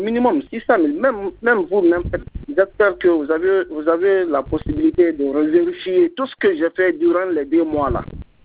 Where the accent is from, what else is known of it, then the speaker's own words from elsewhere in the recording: Fria, Boké, Guinea; le réseau est coupé à Fria ici. Je suis de Fria.